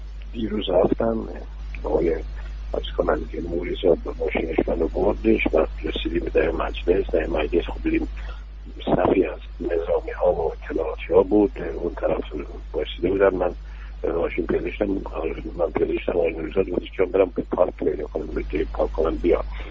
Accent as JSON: {"language": "Persian", "country": "Iran", "said": "من وظیفه خودم درستم به عنوان یک ایرانی، به عنوان یک معلم، به عنوان یک دانشمند،"}